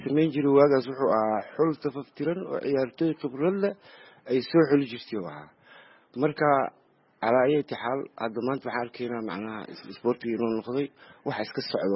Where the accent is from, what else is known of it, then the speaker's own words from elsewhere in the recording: Jowhar, Middle Shabelle, Somalia; born there; anigu waxaan ku dhashay Jowhar, ayaan ku dhashay